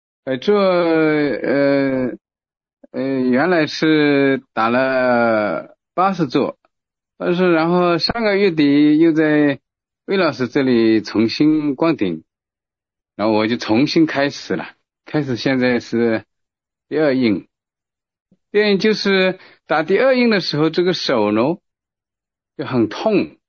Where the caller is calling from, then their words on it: Wenzhou, Zhejiang, China; 我是温州这边的